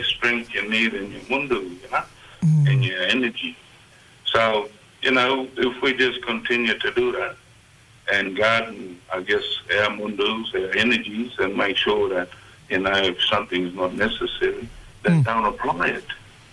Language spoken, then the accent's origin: English; Mareeba, Queensland, Australia; now in Cairns, Australia; like when I come to Cairns from Mariba.